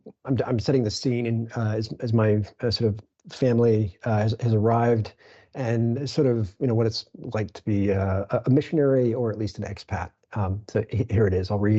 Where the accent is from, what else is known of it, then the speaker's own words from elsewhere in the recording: Madrid, Community of Madrid, Spain; English is a second language; I grew up in Madrid and just assumed everyone sounds like me.